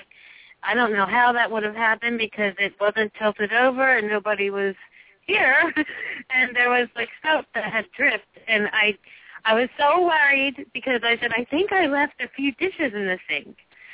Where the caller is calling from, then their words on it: New Jersey, United States; Oh, I'm calling from New Jersey.